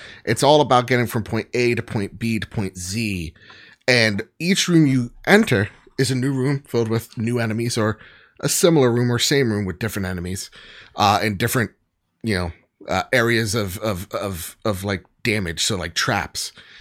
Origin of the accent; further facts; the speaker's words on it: United States; I'm so American.